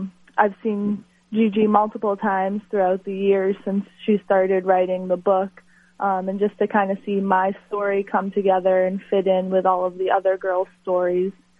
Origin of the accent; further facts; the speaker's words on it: Milbridge, Maine, United States; So I grew up in Millbridge, Maine. I've lived there all my life with my family.